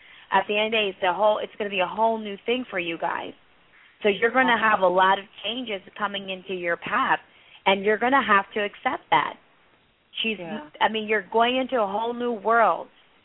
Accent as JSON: {"language": "English", "country": "India", "said": "I'm from India."}